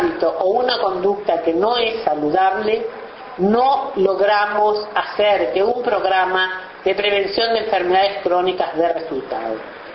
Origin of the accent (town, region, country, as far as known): Uruguay